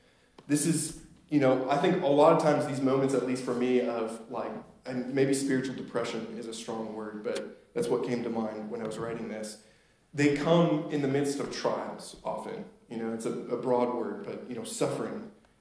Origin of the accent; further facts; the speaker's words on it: New York, United States; And we moved down here like 5 or 6 years ago, coming from New York most recently. And we grew up in New York, very fortunate to have pastors as dads, both of us.